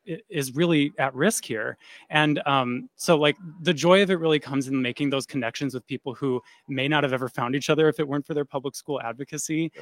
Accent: Eau Claire, Wisconsin, United States; Yeah, I was born and raised in Eau Claire and went through 13 years of public school in Eau Claire from 1999 to 2012. And I'm kind of a fourth generation person from that area, Northwest Wisconsin

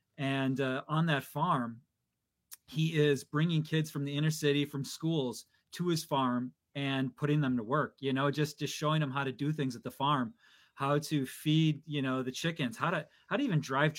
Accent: Milwaukee, Wisconsin, United States; The filmmakers and the folks that I grew up with in Milwaukee, like people like Chris Smith and Barry Polterman

